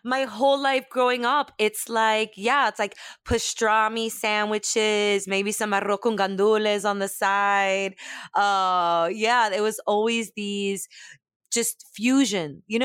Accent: Brooklyn, New York, United States; But growing up in Brooklyn, I really got to see un chin de to.

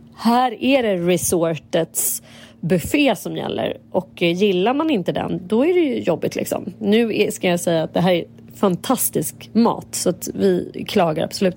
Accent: Sweden; Då sa jag att, men vi är liksom fan svenska. Vi typ så här, har Thailand som andra land

